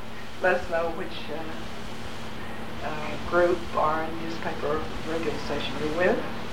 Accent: Tennessee, United States; Because after all, she's from Tennessee, which happens to be my home state.

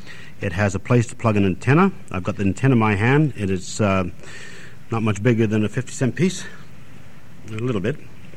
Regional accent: Canada; if you were in, say, my hometown in Canada

